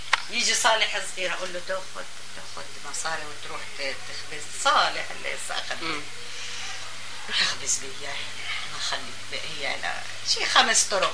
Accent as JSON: {"language": "Arabic", "country": "Palestine", "moved": "yes", "said": "انا لما اجيت هون على المخيم وحتى لما طلعت من فلسطين"}